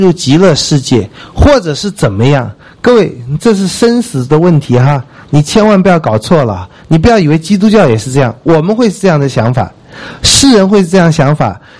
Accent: China; 尤其我们中国人有儒家传统的，我们不会白占便宜，我们不相信命

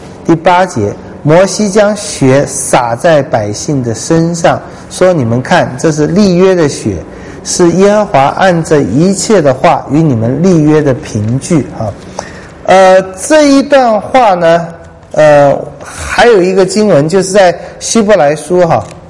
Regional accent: China; 我常常觉得很稀奇，我们中国人在盖印的时候，那个印泥为什么是红色的？

